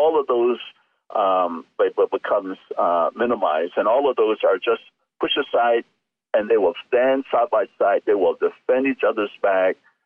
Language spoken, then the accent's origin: English; United States; first language Navajo; English is a second language; And when I was in school, and because Navajo is my first language, I would say something in Navajo immediately.